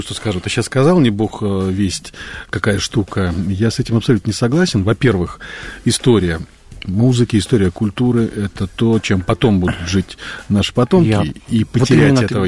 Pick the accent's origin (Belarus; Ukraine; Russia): Ukraine; Donbas; Поребрик, я же вырос в Донбассе. Я знаю точно. В Донецке говорят поребрик.